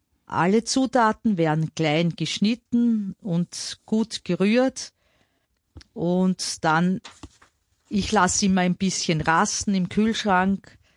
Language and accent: German; Lower Austria, Austria; wenn man bei uns im Weinviertel, ich komme aus dem Weinviertel, und das isst man beim Heurigen oder in den Weingassen.